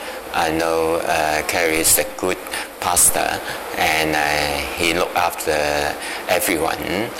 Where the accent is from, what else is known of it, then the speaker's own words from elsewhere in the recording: Hong Kong; English is a second language; moved away as an adult; now in Australia; Actually, I'm from Hong Kong. I come to Australia about 30 years.